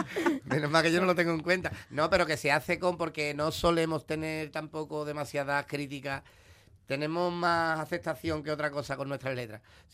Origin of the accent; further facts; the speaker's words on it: Seville, Andalusia, Spain; nosotros somos de Sevilla, aunque hagamos Carnaval de Cádiz, la gran mayoría somos de Sevilla